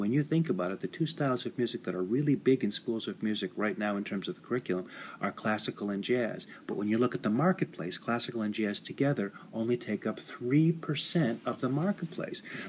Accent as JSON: {"language": "English", "town": "Detroit", "region": "Michigan", "country": "United States", "tie": "born or raised there", "said": "my grandmother taking me to the Terrace Theater on Plymouth Road in Redford, Michigan. I grew up outside of Detroit."}